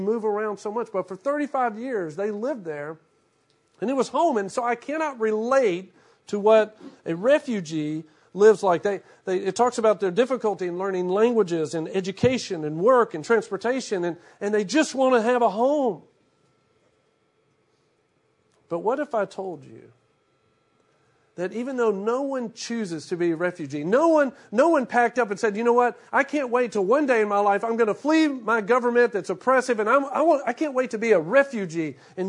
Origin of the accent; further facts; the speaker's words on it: Shreveport, Louisiana, United States; when I think of home, I think about, for instance, the house I grew up in Shreveport, Louisiana.